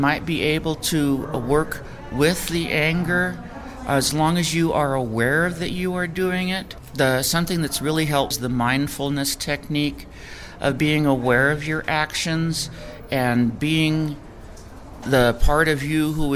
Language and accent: English; McIntosh, New Mexico, United States; I'm from McIntosh. It's east of the East Mountains.